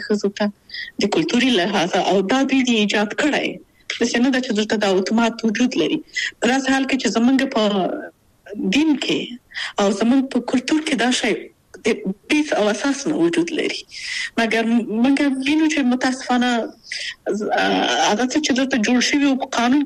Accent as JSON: {"language": "Pashto", "country": "Afghanistan", "lives_now": "Austria", "said": "دا هغه هغه وجداني مسؤلیت دی او دغه اړیکه ده چې ما بېرته افغانستان ته بیایي او هغه نه پرې کېږي هغه اړیکه شته"}